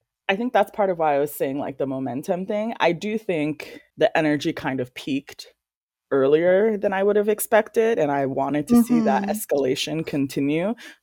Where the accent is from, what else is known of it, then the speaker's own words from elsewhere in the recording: United States; I particularly hate that idea as an American who knows that is not like, we don't have any secret magic medical stuff that Korea doesn't have